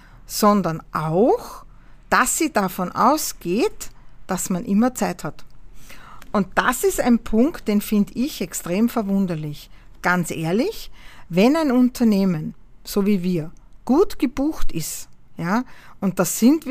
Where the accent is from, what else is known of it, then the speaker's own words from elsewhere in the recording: Austria; Bei uns in Österreich